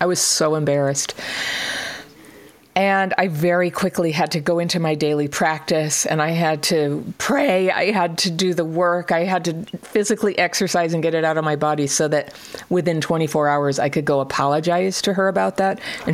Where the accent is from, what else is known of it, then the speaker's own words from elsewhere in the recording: Berkeley, California, United States; My husband says this to me because I'm, you know, my mother's from Brooklyn. I'm from Berkeley.